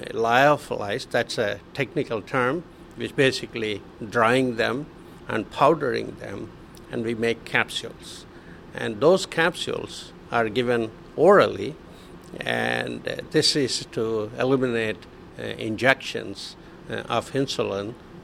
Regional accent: India; now in United States; The very first phone call that I made when I came from India here cost me $75.

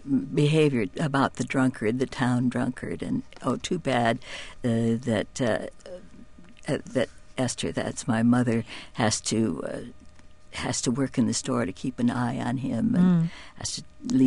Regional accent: Austin, Minnesota, United States; Well, I went to high school in Austin, Minnesota, which indeed is the town that George A. Hormel had his main plant

